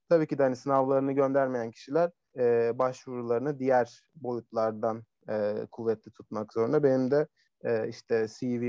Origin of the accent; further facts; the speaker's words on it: Köyceğiz, Muğla, Turkey; Onun dışında Muğla Köyceğizliyim.